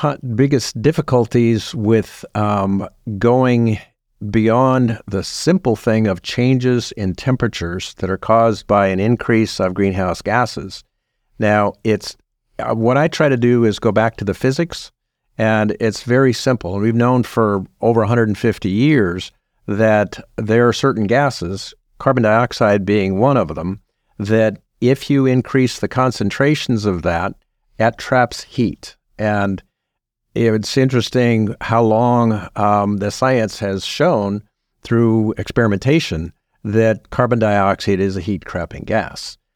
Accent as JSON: {"language": "English", "region": "Illinois", "country": "United States", "tie": "born or raised there", "said": "I grew up in Illinois, and that's where I learned to love the ocean."}